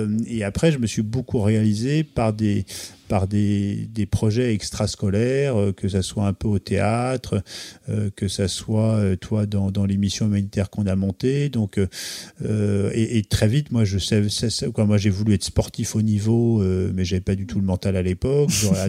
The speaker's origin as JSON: {"language": "French", "region": "Normandy", "country": "France", "said": "moi, je viens aussi du pays de Caux, donc près de Fécamp, donc pays de pêche."}